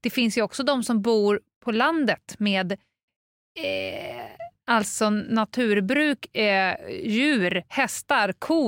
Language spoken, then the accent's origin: Swedish; Stockholm, Stockholm County, Sweden; Alltså, det kan man ju se här som stockholmare.